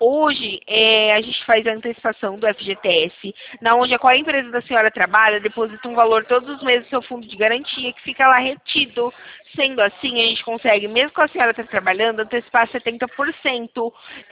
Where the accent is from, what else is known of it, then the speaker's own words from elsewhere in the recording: Santa Bárbara d'Oeste, São Paulo, Brazil; Eu sou de Santa Bárbara do Oeste, aqui de São Paulo.